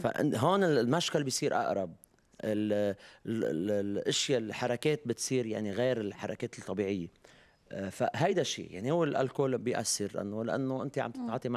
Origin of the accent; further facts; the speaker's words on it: Lebanon; نحن كلبنانية عم نتأقلم يعني، كل اللي صار ببلدنا